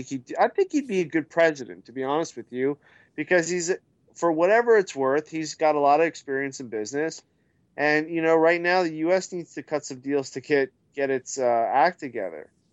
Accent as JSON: {"language": "English", "country": "United States", "tie": "born or raised there", "said": "I mean, you know my background. I grew up in Washington."}